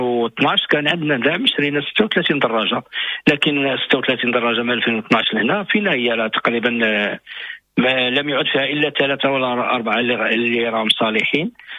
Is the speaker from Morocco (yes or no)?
yes; Morocco; تكريما للمراه المغربيه وللشابه المغربيه اللي هي الام والاخت والبنت والزوجه وكل شيء بالنسبه لنا حتى كمغاربه